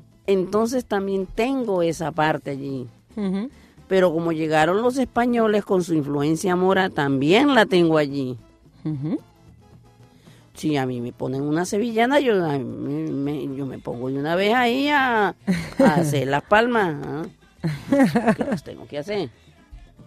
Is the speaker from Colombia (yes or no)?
yes; Caribbean Region, Colombia; Mi pueblo, Colombia, tiene muchas regiones. Tiene dos océanos, el Atlántico y el Pacífico. A su vez de que tiene, yo estoy en el área del Caribe